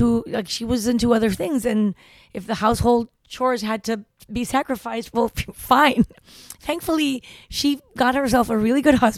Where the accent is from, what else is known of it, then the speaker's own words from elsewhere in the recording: Tepoztlán, Morelos, Mexico; when I was growing up in Tepoztlán, nobody could believe that my father was cooking.